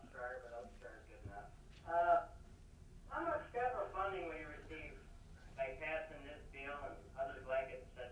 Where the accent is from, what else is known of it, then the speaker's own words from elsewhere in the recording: Delta Junction, Alaska, United States; I'm from Delta Junction here, of course.